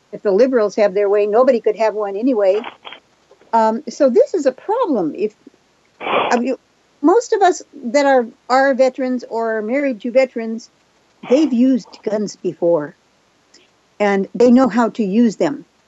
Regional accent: Japan; first language Japanese; English is a second language; I was raised in Japan. And Japanese people talk a mile a minute. That was my first language, was Japanese.

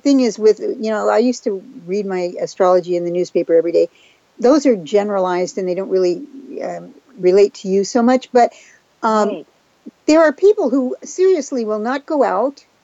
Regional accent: Galveston, Texas, United States; born there; So I was born in Galveston, Texas, because that's where her home was.

